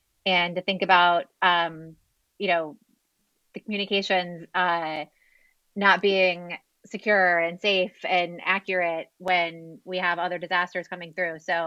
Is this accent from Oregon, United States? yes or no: no; Florida, United States; I remembered back to being a kid growing up in Florida, and in elementary school during hurricane season.